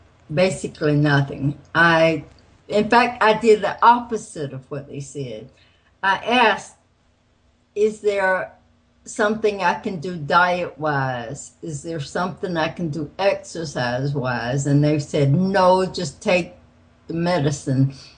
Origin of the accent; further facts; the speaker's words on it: the South, United States; I'm from the South, and I knew how to cook very well.